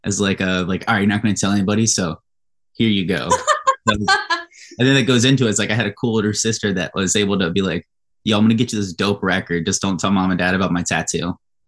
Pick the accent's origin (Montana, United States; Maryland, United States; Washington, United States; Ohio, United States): Maryland, United States; We're both from Southern Maryland.